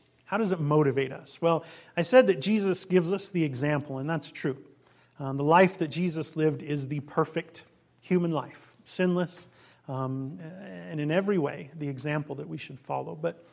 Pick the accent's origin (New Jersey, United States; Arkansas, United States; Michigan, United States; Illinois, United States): Illinois, United States; I grew up right outside Chicago, in kind of a suburb outside Chicago.